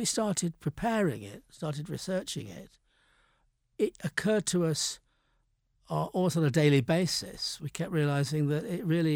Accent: Manchester, North West England, United Kingdom; not having known about it whilst growing up in Manchester, weirdly enough.

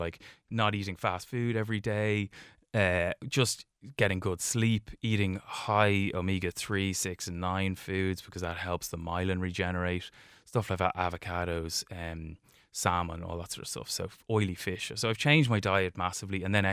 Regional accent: Rathfarnham, Leinster, Ireland; A guy at the top of our road when I was growing up in Rathfarnham had it

